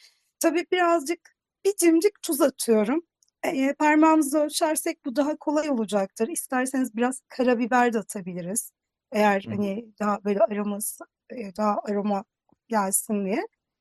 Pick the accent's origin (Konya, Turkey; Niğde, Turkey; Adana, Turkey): Niğde, Turkey; Ben de Niğdeliyim.